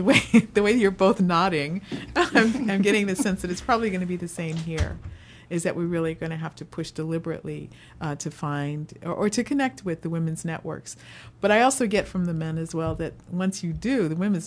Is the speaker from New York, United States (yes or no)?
yes; New York, United States; now in Richmond, United States; I came to Richmond just from New York, and I've been here for 20 years